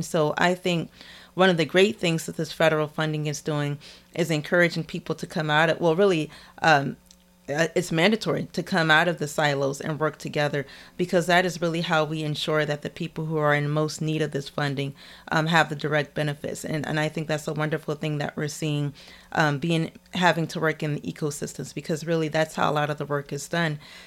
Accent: Washington, District of Columbia, United States; So I grew up in Washington, D.C. At the time, it was considered probably one of the least invested, I would say, communities in Washington, D.C., in Ward 8 of D.C.

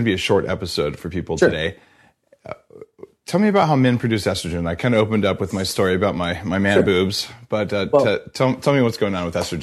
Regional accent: New Mexico, United States; I'm not quite redneck, but I'm from New Mexico

